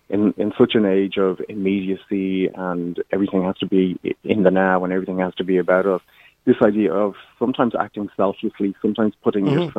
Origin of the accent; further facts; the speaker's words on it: Ireland; I think the way we respond to Britain and the United Kingdom nowadays shows how mature we have become as a nation. It reflects on us